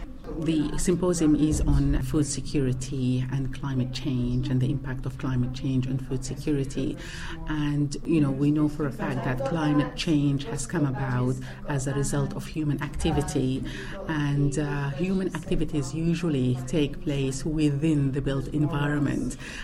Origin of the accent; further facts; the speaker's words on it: Sudan; now in United Kingdom; Originally, I'm from the Sudan. I'm Sudanese, but equally, I'm also British, and I'm proud of being a British Sudanese or a Sudanese British.